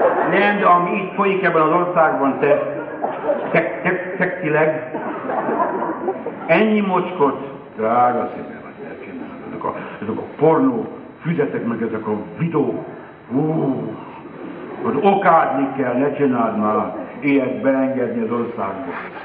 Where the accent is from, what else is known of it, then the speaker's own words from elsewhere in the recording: Budapest, Hungary; Pesten Kőbányán nevelkedtem, illetve kezdetben több időt töltöttem Kőbányán. Aki ismerős arra, Sibrik Miklós tele, téglagyár, szóval frankó értelmiségi környék.